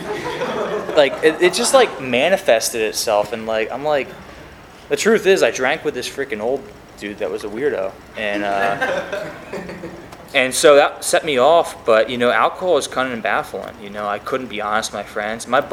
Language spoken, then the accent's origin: English; Pennsylvania, United States; also born or lived in Florida; that's how I first discovered Florida, and I'm from Pennsylvania.